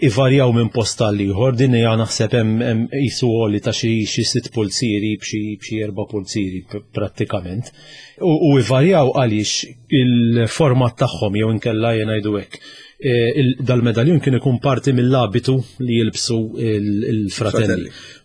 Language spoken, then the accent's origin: Maltese; Mqabba, Southern Region, Malta; Dan għandu rabta mal-matrobbija tiegħi, prattikament jiena mill-Imqabba